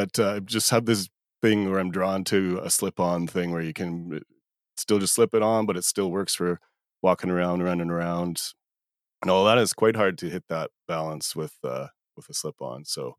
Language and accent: English; Nelson, British Columbia, Canada; Born and raised in Nelson, BC, Canada.